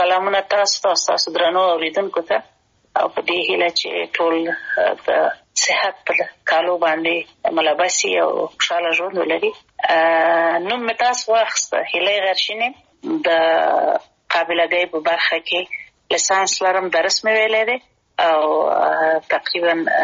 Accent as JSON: {"language": "Pashto", "region": "Kunar", "country": "Afghanistan", "tie": "born or raised there", "also_born_or_lived": "Kabul", "said": "زه اصلا د کونړ ولایت یم او پیدایښت هم په خپل مملکت کې دی لومړنۍ زده کړې مې یعنی اول او دویم صنف مې د کونړ په ولایت کې لوستې دی دریم صنف نه بیا کابل ته راغلي"}